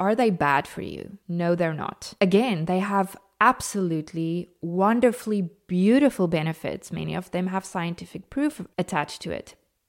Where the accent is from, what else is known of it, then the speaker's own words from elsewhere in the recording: South Africa; every other South African since the day I was born, because your first interaction with rooibos tea as a South African is when you're a baby and it's in your bottle.